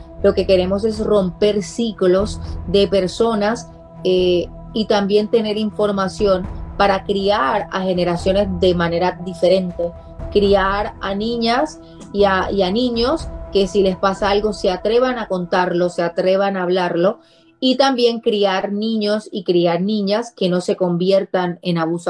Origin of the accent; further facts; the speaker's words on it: Puerto Rico; yo nací y me crié en Puerto Rico, donde mi primer idioma es el español. El español lo hablo todos los días